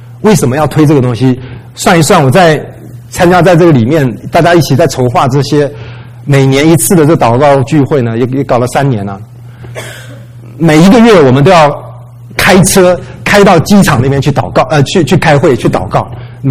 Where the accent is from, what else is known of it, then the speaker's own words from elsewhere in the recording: Taiwan; accent: Taiwanese Mandarin; 没有口音，没有我的口音，也没有台湾国语，很厉害